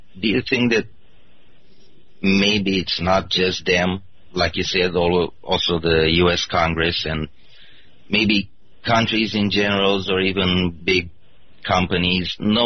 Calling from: Romania; Good evening. I'm calling from Romania.

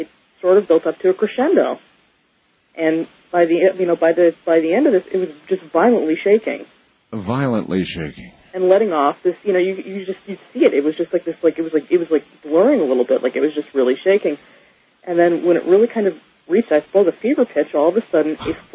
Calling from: Kenmore, New York, United States; I'm from Buffalo, New York. Well, actually, Kenmore is a suburb.

